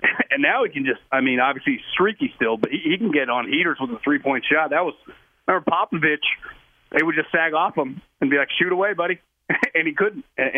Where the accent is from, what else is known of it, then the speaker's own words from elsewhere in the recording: Sacramento, California, United States; Born and raised in the Sacramento area when they used to make fun of us for the cowbells, than watching the Lakers lose